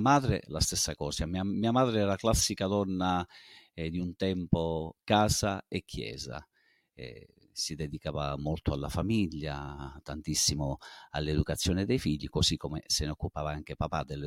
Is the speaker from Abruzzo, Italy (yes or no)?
no; Luzzi, Calabria, Italy; also born or lived in Cosenza; io sono nato a Cosenza il 2/10/1973, oggi il 2 ottobre ho compiuto 50 anni e niente, vivo a Luzzi da sempre.